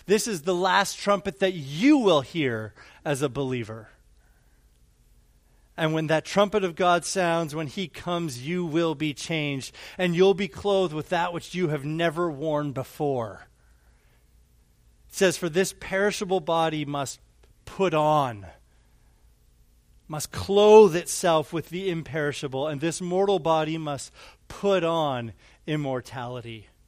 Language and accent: English; Calgary, Alberta, Canada; when I was a young boy growing up in Canada, in Calgary, we'd take these long road trips out to the West Coast to see my grandparents